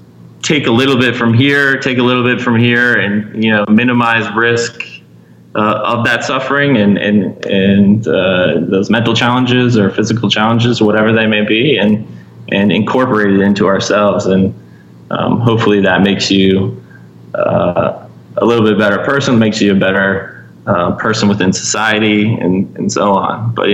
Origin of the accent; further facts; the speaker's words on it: Vermont, United States; Like, I guess I grew up in Vermont.